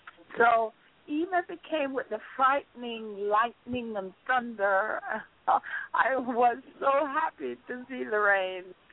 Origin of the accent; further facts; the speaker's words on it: Jamaica; moved away as an adult; even though I am a Jamaican, lived there half of my life, more than half of my life, been out there, out of there for a very, very long time.